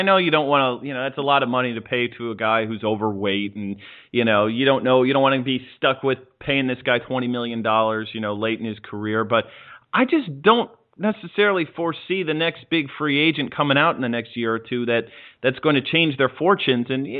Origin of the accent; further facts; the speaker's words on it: Chicago, Illinois, United States; I mean, I'm from Chicago. Oh, I grew up in the northwest suburbs